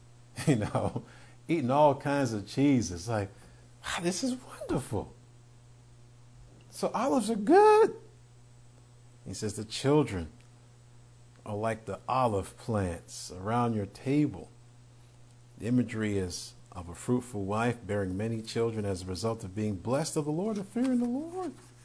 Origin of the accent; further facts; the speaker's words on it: New York, United States; When we grew up in New York, we had grapevines, Concord and green grapes, all along the sides of that metal fence.